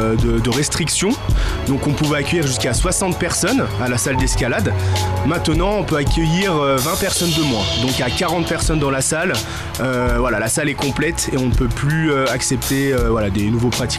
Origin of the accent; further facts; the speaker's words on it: Sallanches, Auvergne-Rhône-Alpes, France; Et je suis de Sallanches et je pratique de l'escalade, du ski et aussi du foot dans la vallée.